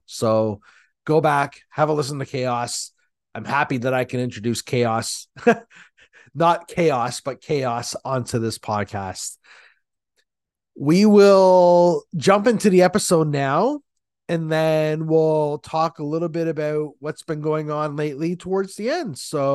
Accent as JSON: {"language": "English", "region": "Ontario", "country": "Canada", "said": "We're both Canadians. Caroline's from the West Coast. I'm from the East Coast. Not really East Coast. I'm on Ontario, so like Central East Coast Canada."}